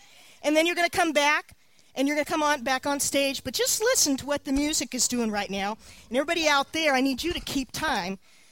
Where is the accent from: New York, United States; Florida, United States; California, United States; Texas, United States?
California, United States; When I was growing up in California, I had a big, huge vegetable garden with big, fat, fat red juicy tomatoes.